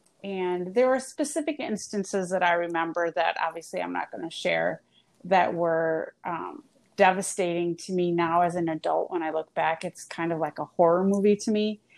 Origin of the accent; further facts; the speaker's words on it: Midwest, United States; Okay, well, I am born and raised in the Midwest.